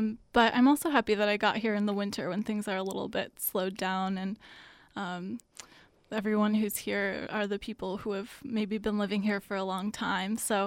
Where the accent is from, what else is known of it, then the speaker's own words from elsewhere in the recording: Oak Park, Illinois, United States; also born or lived in Boston; I'm from the Chicago area, from Oak Park, which is right outside of Chicago.